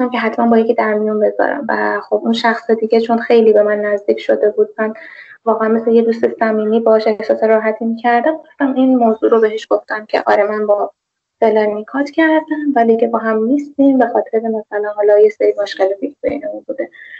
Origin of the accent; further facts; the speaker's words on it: Tehran, Tehran Province, Iran; من خودم دانشجو شهرستانم، یعنی اهل تهرانم ولی زنجان درس میخونم.